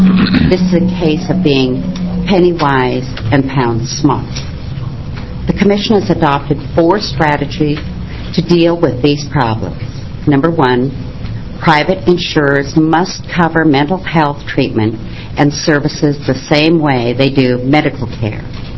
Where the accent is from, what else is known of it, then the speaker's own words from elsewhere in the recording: Corvallis, Oregon, United States; I'm from Corvallis, Oregon.